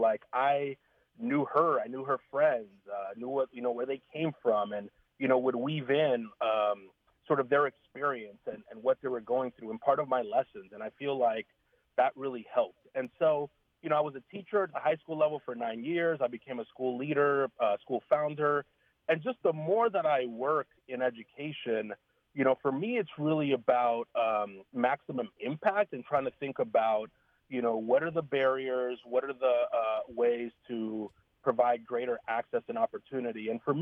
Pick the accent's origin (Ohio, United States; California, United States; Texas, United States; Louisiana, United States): California, United States; San Francisco; also born or lived in Panama; I grew up, I'm an immigrant from Panama, grew up in San Francisco, went through the public schools